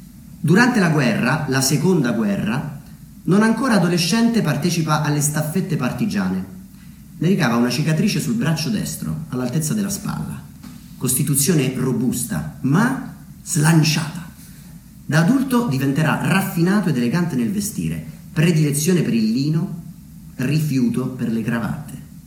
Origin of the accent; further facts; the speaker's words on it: Foligno, Umbria, Italy; also born or lived in Rome; Io sono di Foligno e dopo 10 anni trascorsi a Roma, quando ho deciso di tornare a vivere nella mia città, Foligno, lo centro del mondo, in Umbria